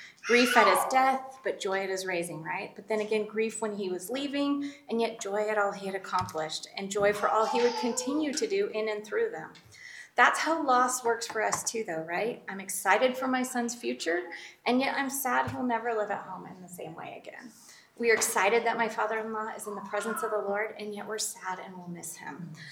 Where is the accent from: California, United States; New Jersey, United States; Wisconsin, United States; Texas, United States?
California, United States; We're both from California originally.